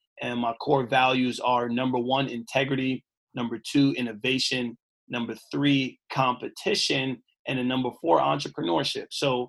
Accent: New York, United States; Growing up in Southside Jamaica, Queens, man, the amount of things that we were exposed

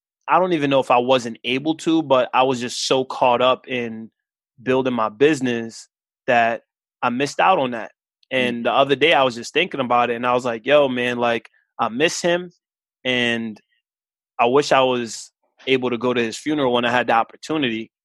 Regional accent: New York City, New York, United States; moved away as an adult; also born or lived in Philadelphia / Indianapolis; I'm from New York. I'm from Queens. I'm from Southside. And I went to college in Philly. So that was the first big move because I wanted to see what life was outside of New York.

